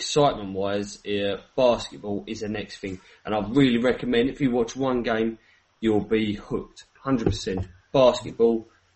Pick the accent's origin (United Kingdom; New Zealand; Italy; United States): United Kingdom; England; accent: English; as long as you can't tell my English accent to Corey's American accent, it was definitely Corey.